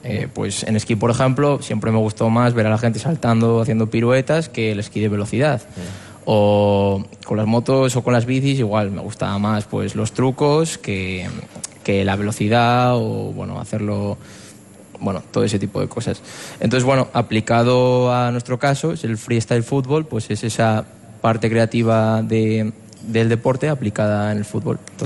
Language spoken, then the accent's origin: Spanish; Gijón, Asturias, Spain; yo obviamente soy de Gijón, soy del Sporting.